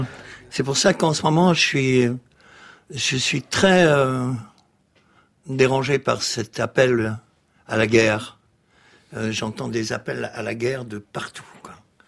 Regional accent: Belgium; Moi, je suis belge.

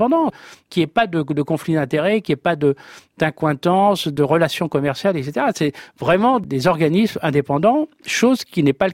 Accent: France; on est Français.

